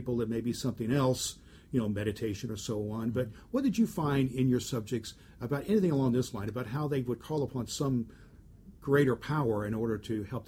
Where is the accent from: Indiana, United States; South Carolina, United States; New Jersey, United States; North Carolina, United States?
Indiana, United States; Terre Haute; other stories I hear from her from my hometown of Terre Haute is that you know, she really pours herself into children.